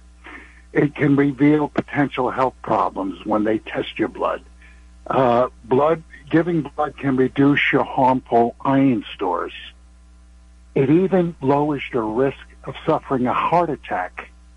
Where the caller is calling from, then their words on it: Yonkers, New York, United States; from Yonkers.